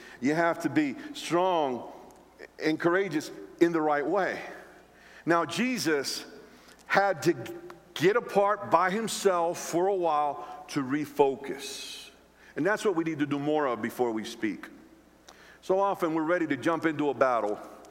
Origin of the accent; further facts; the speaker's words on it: Philadelphia, Pennsylvania, United States; And I'm from the city. I'm from Philadelphia.